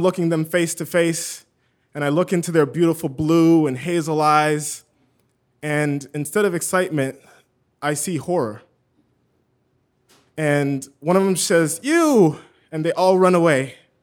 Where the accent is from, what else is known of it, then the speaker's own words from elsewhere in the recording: California, United States; I just moved back to my hometown. It's a small town, an hour east of Los Angeles.